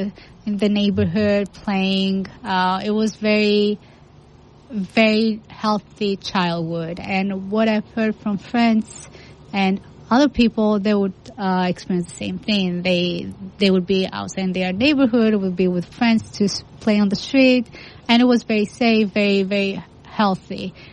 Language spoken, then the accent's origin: English; Greece; moved away as an adult; also born or lived in Albania; now in United States; I'm European. I was born in Albania, raised in Greece. I lived in Greece about 22 years, and then I moved to States in 2016.